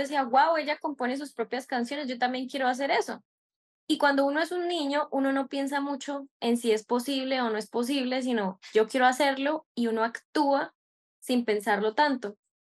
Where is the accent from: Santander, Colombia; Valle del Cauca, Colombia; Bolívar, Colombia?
Santander, Colombia; Bucaramanga; born there; Yo nací acá, en Bucaramanga.